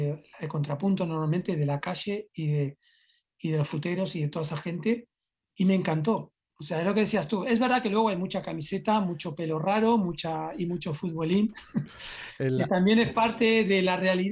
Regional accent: Uruguay; yo soy uruguayo y cuando fui a Argentina a trabajar a una agencia muy buena

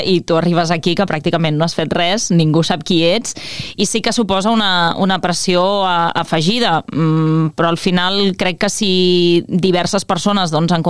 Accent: Vilafranca del Penedès, Catalonia, Spain; Jo sóc de Vilafranca del Penedès

